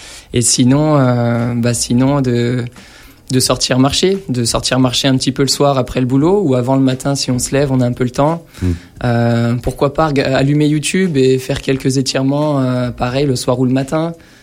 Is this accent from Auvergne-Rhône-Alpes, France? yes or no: yes; Albertville, Auvergne-Rhône-Alpes, France; Après, je suis venu à Grenoble. Je viens d'Albertville en Savoie